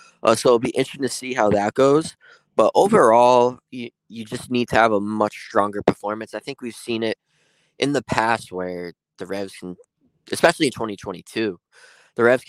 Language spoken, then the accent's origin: English; United States; because, you know, I'm from America, I would do like the salute